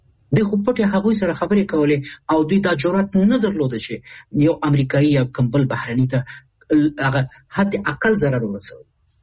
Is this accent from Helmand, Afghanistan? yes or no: no; Kabul, Afghanistan; زه د کابل یم.